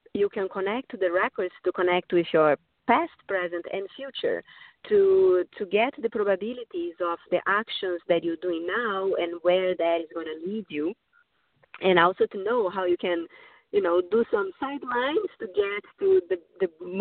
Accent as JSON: {"language": "English", "country": "Brazil", "tie": "born or raised there", "said": "So I'm from Brazil"}